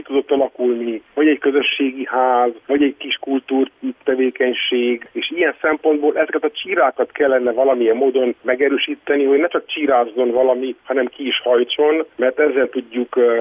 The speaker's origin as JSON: {"language": "Hungarian", "town": "Brașov", "region": "Brașov County", "country": "Romania", "said": "amikor én háromszéken gesztusból helyet kaptam brassóiként a parlamenti listán"}